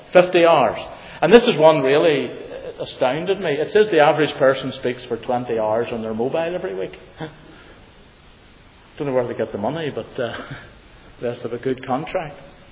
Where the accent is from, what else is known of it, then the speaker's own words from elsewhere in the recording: Belfast, Northern Ireland, United Kingdom; I grew up in Belfast.